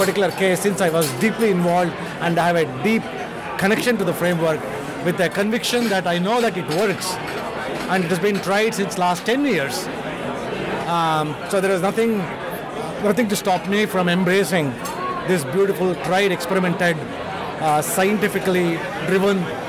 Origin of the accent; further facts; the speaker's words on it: Australia; I'm really proud that being an Australian